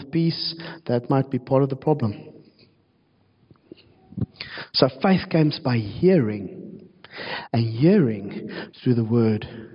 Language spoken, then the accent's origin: English; Cape Town, Western Cape, South Africa; I come from Cape Town. We work like this.